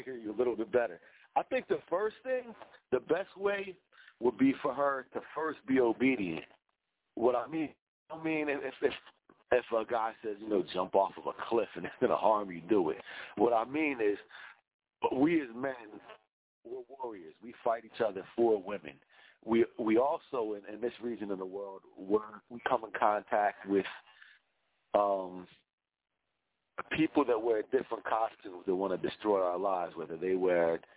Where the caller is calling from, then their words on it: New Jersey, United States; I'm calling from South Jersey.